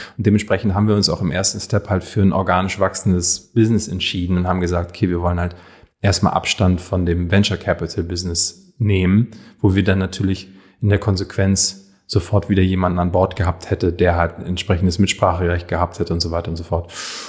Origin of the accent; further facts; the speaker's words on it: Hamburg, Germany; Ich komme aus dem Hamburger Westen ursprünglich.